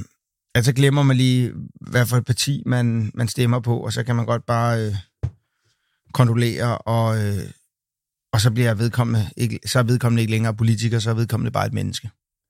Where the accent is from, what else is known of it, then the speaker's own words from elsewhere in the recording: Amager, Capital Region of Denmark, Denmark; born there; på grund af, at jeg er født ud på Amager